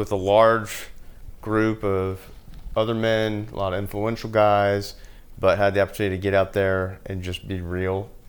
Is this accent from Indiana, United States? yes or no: no; Nashville, Tennessee, United States; And even though we were out in Colorado, we're both from Nashville and end up living like two blocks away from each other